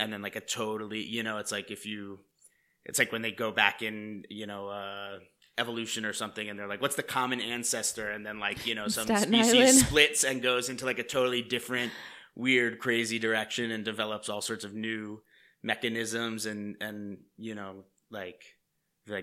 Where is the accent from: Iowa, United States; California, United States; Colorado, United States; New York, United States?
New York, United States; Manhattan; Yeah, down the block from 52